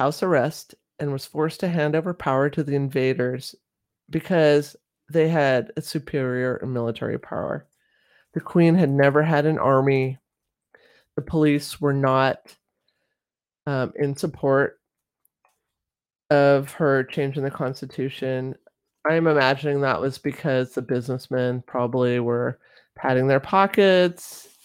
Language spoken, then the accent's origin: English; California, United States; So I'm from California.